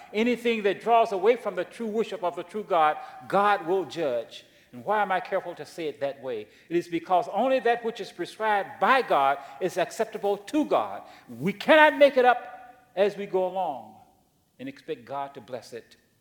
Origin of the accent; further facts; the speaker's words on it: Mississippi, United States; I think part of the reason my sermons are so long is because I'm from Mississippi. Yeah, I don't talk fast like you northern folks.